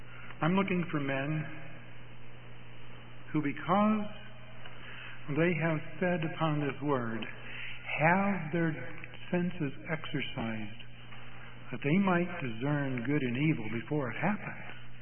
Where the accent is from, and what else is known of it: United States